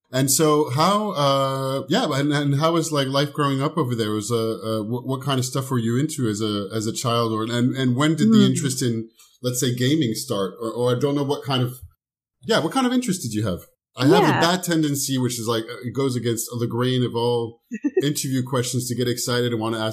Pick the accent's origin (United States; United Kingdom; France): France; so I grew up in France. And growing up in France were the first importers of Japan animation.